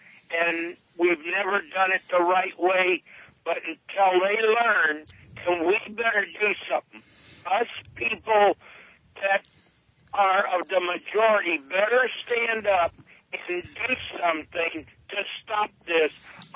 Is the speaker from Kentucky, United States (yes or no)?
no; Los Angeles, California, United States; And I grew up in the Watts riots down in L.A.